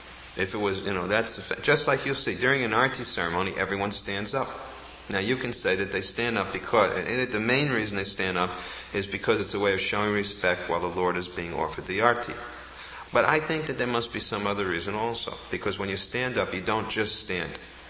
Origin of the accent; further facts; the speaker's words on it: United States; then I shouldn't be here at all because I'm an American.